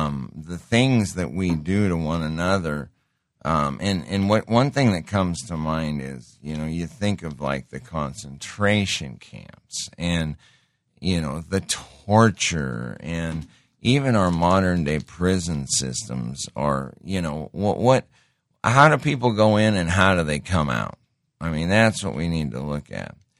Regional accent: Montana, United States; And I grew up in Montana with five reservations right around us.

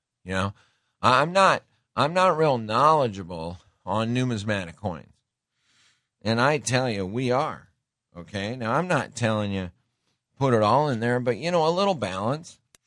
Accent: Montana, United States; I can tell you from growing up in Montana and being exposed to cattle ranches, you don't want to get into livestock.

